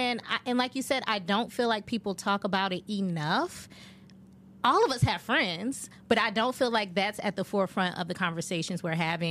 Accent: Virginia, United States; First of all, I grew up in Virginia.

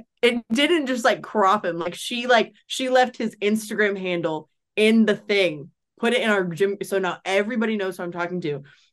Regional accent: Nashville, Tennessee, United States; Yeah. Okay. Born in Midtown.

